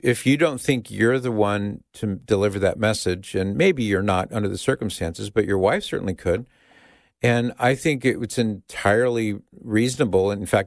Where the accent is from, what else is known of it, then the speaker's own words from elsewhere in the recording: Mission Viejo, California, United States; I grew up real close to there. I mean, I grew up in Mission Viejo, so I wasn't too far away from there.